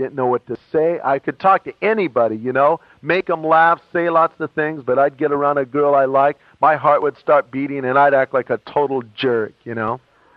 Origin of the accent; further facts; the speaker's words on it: Long Beach, California, United States; born there; I was born in Long Beach in 1952, and my mom was married and divorced seven times.